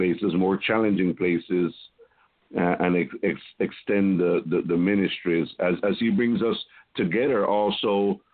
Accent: Belize; moved away as an adult; now in Texas, United States; I was originally from Belize, Central America, and came to the U.S. for better opportunities, and came to Texas, met my wife here

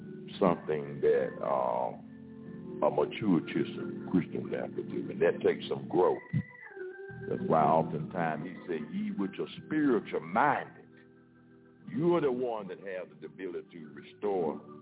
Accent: Texas, United States; I'm from Texas.

